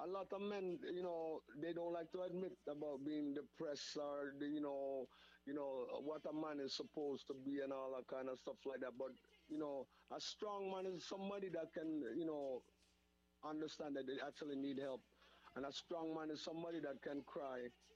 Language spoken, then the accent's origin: English; Jamaica; So now, I come to, and I'm letting everybody know, as a Jamaican and as a black man, it's okay.